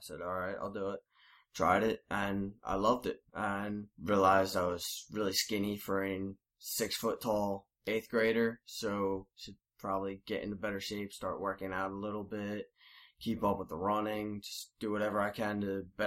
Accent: Pine Hill, New Jersey, United States; also born or lived in East Greenwich; I grew up in Pine Hill over in the Pine Barrens, and then moved over to East Greenwich.

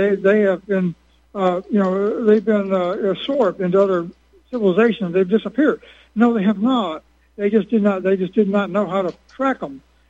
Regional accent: Texas, United States; It's like, well, I'm from Texas.

